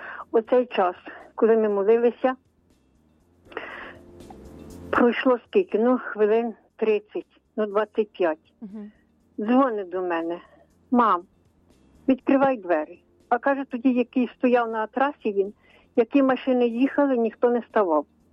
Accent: Khmilnyk, Vinnytsia Oblast, Ukraine; Я з Хмельника.

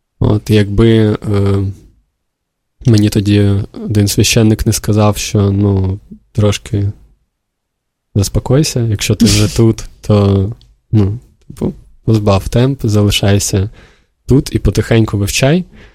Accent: Kyiv, Ukraine; хоча я киянин, я все життя прожив на Оболоні

